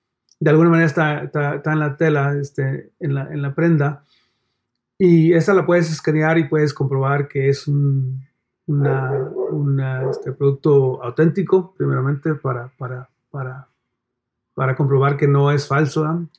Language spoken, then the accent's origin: Spanish; Mexico; particularmente para mí, México, que yo siendo mexicano, me interesa mucho ese cambio